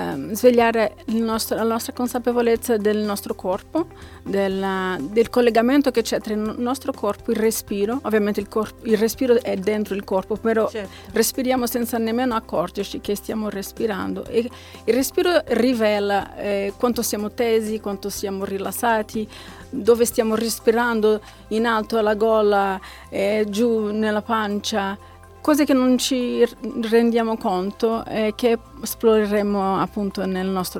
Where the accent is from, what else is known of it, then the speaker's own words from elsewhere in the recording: Brazil; Italian is a second language; Sì, sono brasiliana, si sente, no?